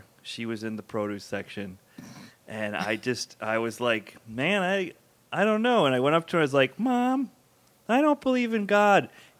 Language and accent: English; Chicago, Illinois, United States; Well, I'm from Chicago.